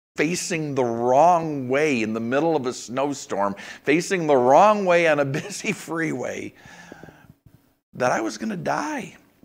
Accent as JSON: {"language": "English", "town": "Minneapolis", "region": "Minnesota", "country": "United States", "tie": "born or raised there", "said": "Was in the Twin Cities over the weekend, my hometown, towns, I guess, Minneapolis, St. Paul"}